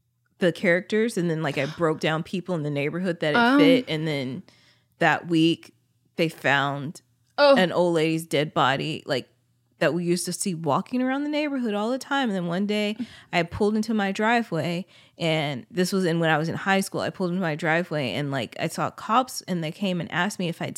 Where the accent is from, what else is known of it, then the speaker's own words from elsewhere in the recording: Arkansas, United States; Or I could, even, like, my hometown area, Northwest Arkansas.